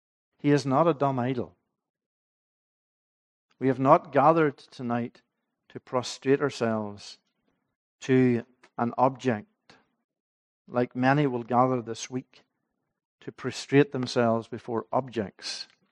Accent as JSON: {"language": "English", "town": "Ballylagan", "region": "Northern Ireland", "country": "United Kingdom", "tie": "born or raised there", "said": "the church in Ballylagan, where I grew up"}